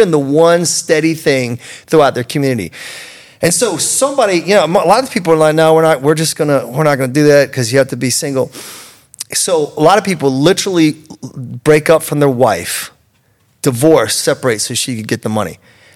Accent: Baltimore, Maryland, United States; I'm from Baltimore, headquarters of the NAACP.

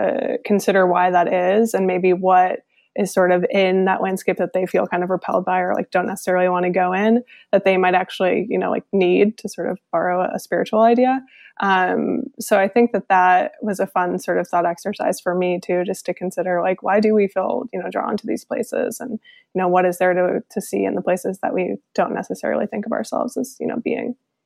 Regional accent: Connecticut, United States; it might resonate with me the same way that the waves growing up in Connecticut did

